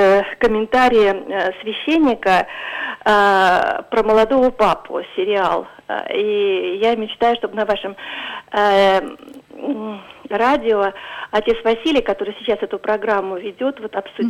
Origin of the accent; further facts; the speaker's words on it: Pushkin, Saint Petersburg, Russia; из Пушкина, из поселка Александровская.